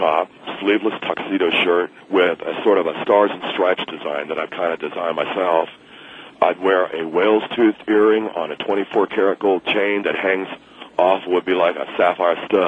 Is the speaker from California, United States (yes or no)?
yes; California, United States; I come from California